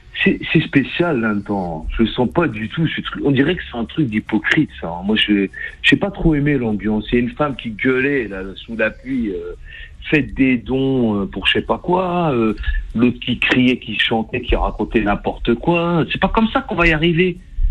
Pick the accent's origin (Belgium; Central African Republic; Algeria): Algeria; now in France; moi, je suis algérien, j'aime l'Algérie